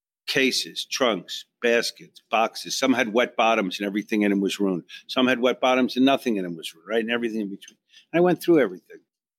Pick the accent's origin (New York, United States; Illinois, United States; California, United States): New York, United States; I came from Long Island. A big trip for me was Manhasset, you know?